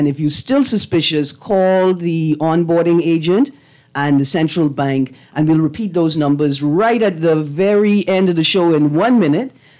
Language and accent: English; Bahamas; I'm from the Bahamas. This is a pirate town.